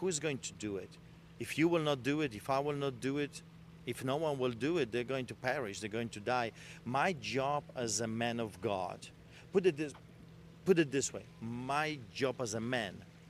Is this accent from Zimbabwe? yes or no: no; Poland; when I was growing up in Poland